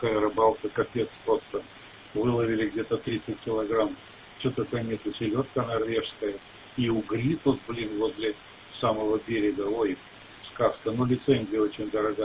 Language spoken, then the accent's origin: Russian; Saratov, Saratov Oblast, Russia; moved away; Я сам из Саратова, но уже давно язык начал забывать